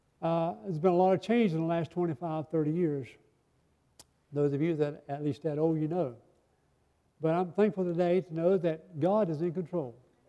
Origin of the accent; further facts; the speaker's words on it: United States; I'm an American. I'm thankful that I was born and raised in this country.